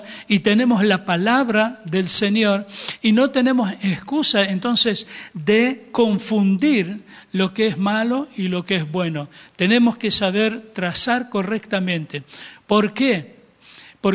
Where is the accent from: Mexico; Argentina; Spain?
Argentina; born there; Y bueno, y allí empezaron a trabajar y nacimos 10 hijos más en Argentina.